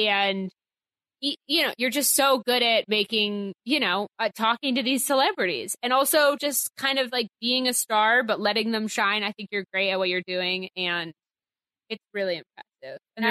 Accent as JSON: {"language": "English", "town": "Boston", "region": "Massachusetts", "country": "United States", "also_born_or_lived": "Chicago", "said": "Like I'm from Boston, and then I went to school in Chicago, and I don't think I had Republican friends till Survivor."}